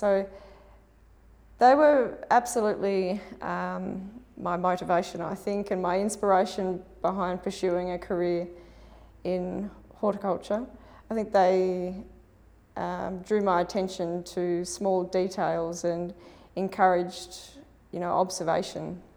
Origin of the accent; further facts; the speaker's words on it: Orford, Tasmania, Australia; I grew up in Orford on Tasmania's east coast, from a large family of one of five children.